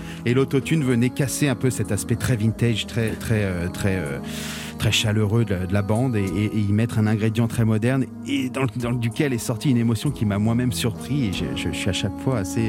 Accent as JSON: {"language": "French", "country": "United States", "tie": "born or raised there", "said": "j'ai grandi aux États-Unis de toute l'adolescence, donc j'ai baigné dans la langue anglo-saxonne, dans la musique anglo-saxonne."}